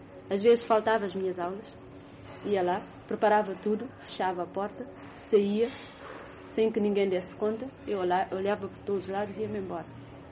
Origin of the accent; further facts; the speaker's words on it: Bissau, Guinea-Bissau; moved away; Porque eu, quando saí aqui de Bissau, em 64, fim de 64, praticamente não